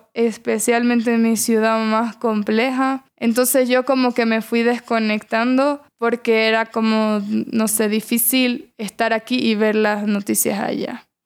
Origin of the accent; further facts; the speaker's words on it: Venezuela; now in Ecuador; Él y yo salimos de Venezuela al mismo tiempo.